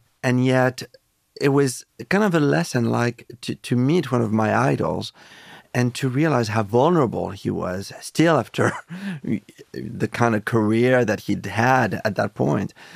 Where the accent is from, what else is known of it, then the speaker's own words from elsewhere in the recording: France; You know, it was interesting growing up in France. There was such an incredible access to films, period.